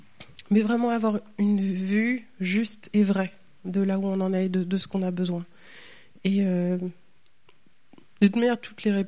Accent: France; on a vu en tant que Français, on aime bien polémiquer un petit peu

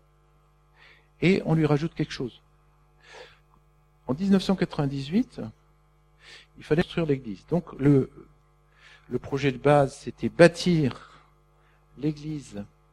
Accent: France; en tant que Français, on n'est pas bien équipé pour répondre

